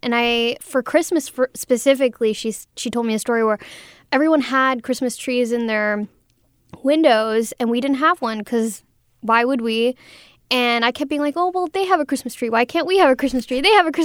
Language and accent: English; Canada; born there; So I was born in Canada because that's where they had to relocate in order to be together.